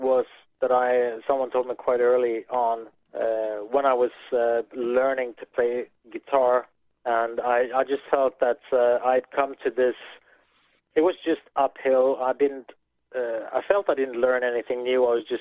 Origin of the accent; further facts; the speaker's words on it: Sweden; since we're from Sweden, I think we have some other influences